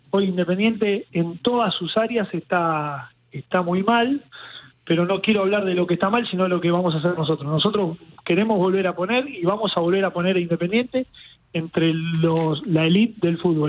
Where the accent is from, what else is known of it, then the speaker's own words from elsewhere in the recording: Avellaneda, Buenos Aires Province, Argentina; soy de Avellaneda, y tenemos los mismos valores que esa gente